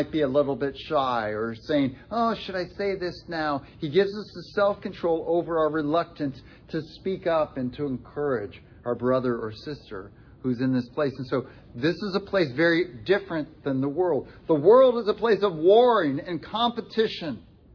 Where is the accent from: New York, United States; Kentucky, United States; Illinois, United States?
New York, United States; Rochester; Growing up in Rochester, New York, I had lots of Jewish friends.